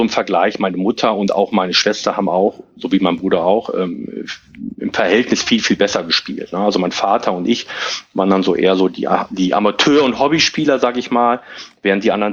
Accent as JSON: {"language": "German", "town": "Hilter", "region": "Lower Saxony", "country": "Germany", "said": "Aber ich komme aus Hilter und ich wohne in Hilter"}